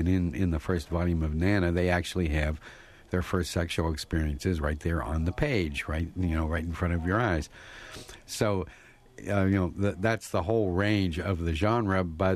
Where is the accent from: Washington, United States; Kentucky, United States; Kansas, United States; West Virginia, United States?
West Virginia, United States; I am from West Virginia. I have dual citizenship. I'm both a Canadian and an American.